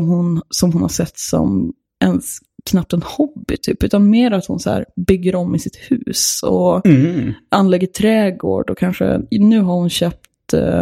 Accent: Sollefteå, Västernorrland County, Sweden; born there; BB i Sollefteå. Mm. Där föddes jag.

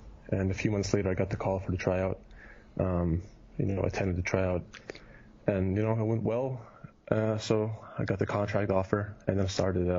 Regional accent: Kitchener, Ontario, Canada; born there; also born or lived in Germany; I was born in Canada. I was born in Kitchener, which is an hour from Toronto. And so I'm basically Canadian, but lived in Germany for 15 years.

